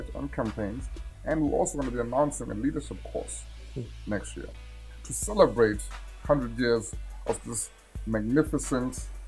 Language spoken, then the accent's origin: English; Soweto, Gauteng, South Africa; So my grandfather, I moved in with him, and I moved in from Soweto, so it was a whole new world for me, moving from the ghetto to the suburbs.